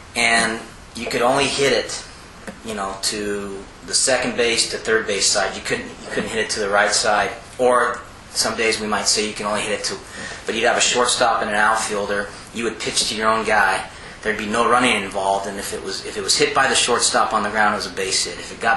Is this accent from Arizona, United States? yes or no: yes; Arizona, United States; Yeah, I grew up in Arizona.